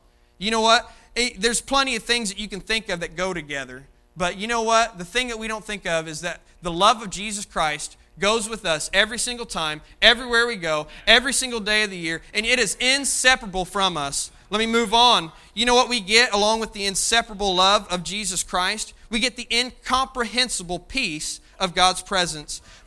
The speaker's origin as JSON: {"language": "English", "town": "Dugger", "region": "Indiana", "country": "United States", "said": "I'm from Duggar. Give me a break."}